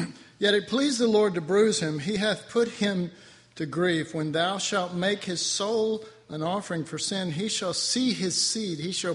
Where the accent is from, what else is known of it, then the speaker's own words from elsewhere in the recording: Texas, United States; Almost said as the teepee of God. Sorry, I'm Texan.